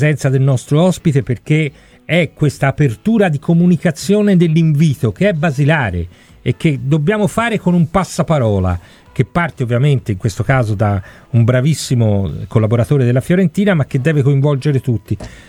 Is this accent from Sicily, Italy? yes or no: no; Florence, Tuscany, Italy; quella differenza che io ho il piacere da fiorentino di sentirmi dire qualche volta da giocatori